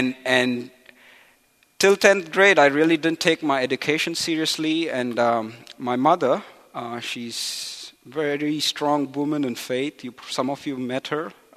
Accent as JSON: {"language": "English", "country": "India", "tie": "born or raised there", "moved": "as an adult", "said": "I was born and brought up in India. I was living there 20 years of my life. I've been away for 12 years now, but I go to India once a year."}